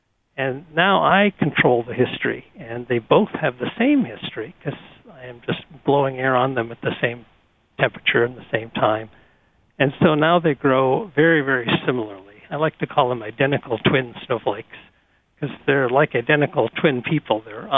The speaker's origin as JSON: {"language": "English", "region": "North Dakota", "country": "United States", "tie": "born or raised there", "said": "I grew up in North Dakota where we have a lot of snow, and I never really noticed any of it."}